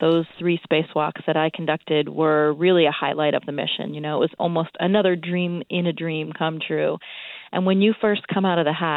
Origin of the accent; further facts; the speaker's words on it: Caribou, Maine, United States; Growing up in Caribou, you know, a lot of great nature and trees and forests around.